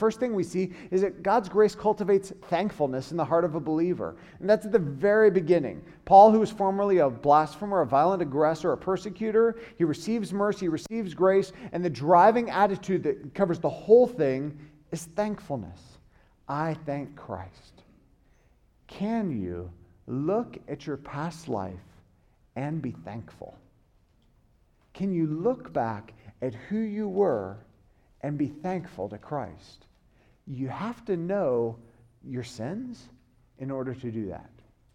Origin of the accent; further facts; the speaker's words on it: the South, United States; I grew up in the South. I grew up going to church.